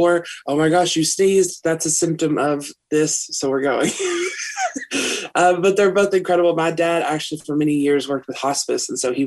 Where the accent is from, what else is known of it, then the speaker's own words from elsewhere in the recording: Harlan, Kentucky, United States; now in Corbin, United States; Technically, I was actually born in Corbin, Kentucky, which is where I live now. Well, I was raised in Harlan.